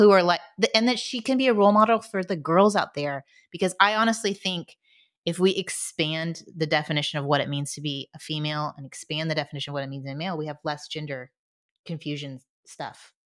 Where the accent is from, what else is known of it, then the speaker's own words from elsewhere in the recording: Indianapolis, Indiana, United States; And I'm from Indianapolis.